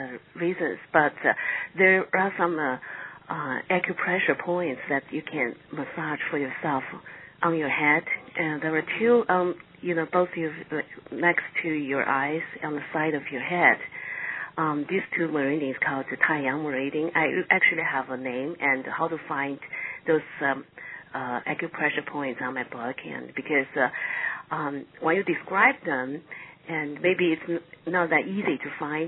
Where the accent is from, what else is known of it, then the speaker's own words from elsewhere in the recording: China; also born or lived in United States; Actually, I was born in China and raised in China, and I went to college in the States.